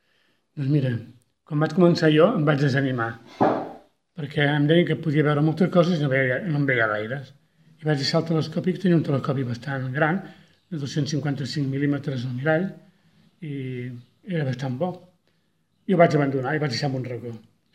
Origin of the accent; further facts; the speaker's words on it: Sabadell, Catalonia, Spain; No sóc de Torroja, sóc de Sabadell.